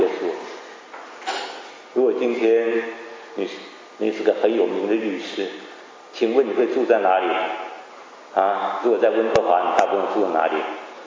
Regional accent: Taiwan; now in Canada; 我是从台湾来的，所以我到教会里面去，很大的华人教会

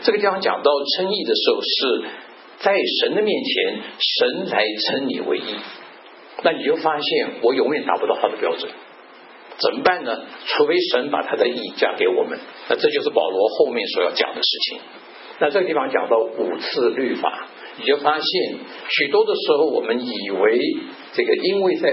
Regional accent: China; 你看我们中国人的字很有意思，人言为信，对不对？

